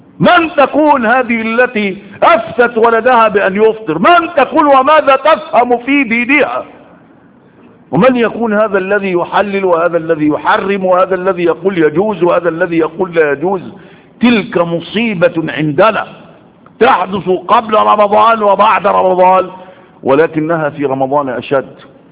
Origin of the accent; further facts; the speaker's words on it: Egypt; أجرأ بلد يتجرأ على الفتوى هو بلدنا مصر